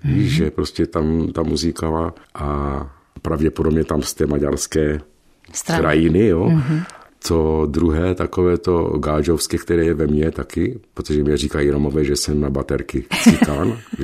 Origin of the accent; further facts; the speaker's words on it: Bruntál, Moravian-Silesian Region, Czechia; born there; also born or lived in Hnojník / Darkov / Dolní Lutyně; Kočovali jsme z Bruntálu, tam jsem se narodil. Pak rodiče odjeli tady na Hnojník, na Zámeček. Pak jsme kočovali dál na Darkov. A pokračovali jsme dál do Dolní Lutyně